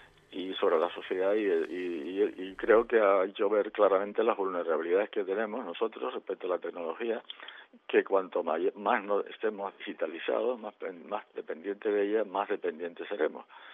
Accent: Canary Islands, Spain; Y dado que la radio es de Fuerteventura, y yo también soy de Fuerteventura

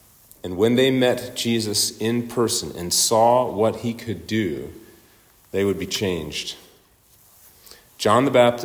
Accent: Saskatchewan, Canada; I come from Saskatchewan up in Canada.

